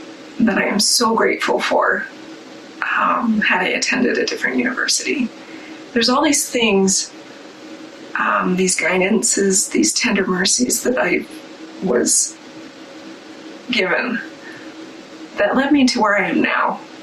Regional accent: Idaho, United States; There's a reason why I have the heritage that I do, that I'm Native American. There's a reason why I grew up in Idaho

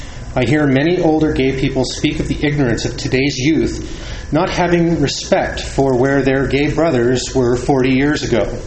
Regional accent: Seattle, Washington, United States; born there; I was born in the Seattle, Washington area.

